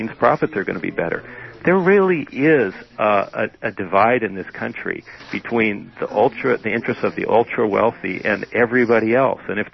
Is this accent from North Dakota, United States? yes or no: yes; North Dakota, United States; You know, I don't come from, you know, the West Coast. I live in San Francisco now, but I grew up in North Dakota.